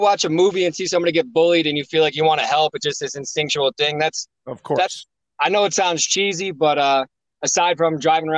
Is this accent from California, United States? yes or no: no; State College, Pennsylvania, United States; born there; I was born outside of Philadelphia in State College.